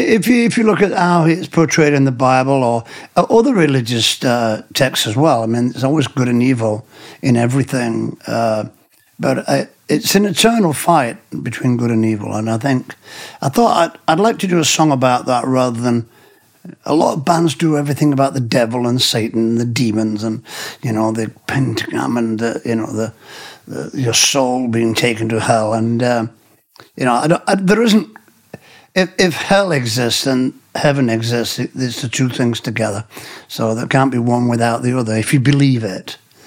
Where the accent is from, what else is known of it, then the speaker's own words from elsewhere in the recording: England, United Kingdom; I think I'm from the English countryside, so it's quite a religious upbringing, church every Sunday and things.